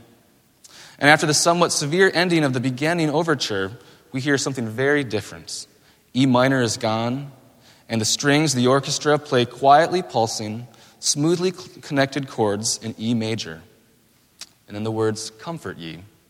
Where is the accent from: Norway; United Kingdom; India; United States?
United States; Minnesota; And I'm from Minnesota, so the phrase … I know I'm well acquainted with it, right?